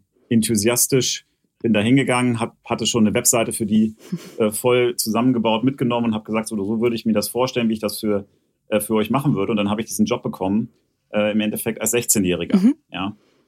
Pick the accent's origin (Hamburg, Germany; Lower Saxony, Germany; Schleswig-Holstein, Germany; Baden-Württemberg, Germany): Lower Saxony, Germany; Hanover; born there; ich komme ja gebürtig aus Hannover